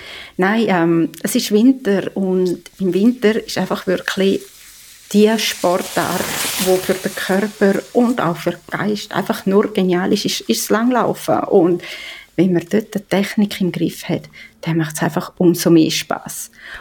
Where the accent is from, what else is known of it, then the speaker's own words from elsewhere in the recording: Graubünden, Switzerland; now in Chur, Switzerland; Ich bin im Engadin aufgewachsen, bin jetzt heute live in Chur.